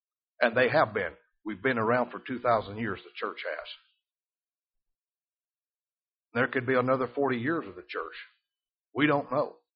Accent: Alabama, United States; I don't have to tell them sometimes I'm from the Southland. They say, oh, you somewhere from down south. And when I say Bama, they know. They know. Oh, you've got that accent.

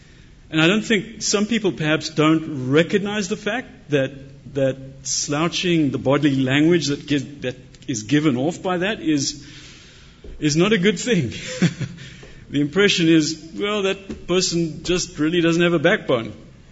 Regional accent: Zimbabwe; I was raised in Rhodesia, which is now Zimbabwe

